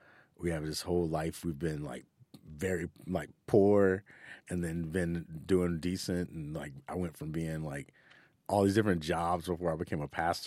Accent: the South, United States; Because I grew up in the South where it's like, a good amount of racism and different things like that.

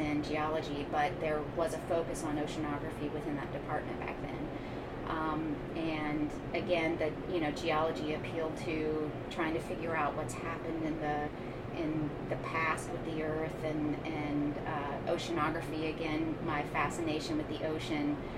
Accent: North Carolina, United States; And I grew up in North Carolina and grew up going to the Outer Banks quite a bit. I have family there

